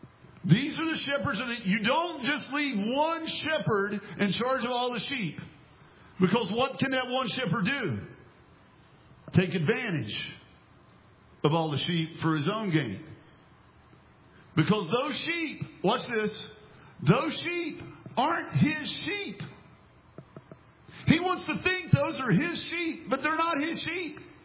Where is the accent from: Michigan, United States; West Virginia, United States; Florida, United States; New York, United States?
West Virginia, United States; he started making fun of me because I was from West Virginia.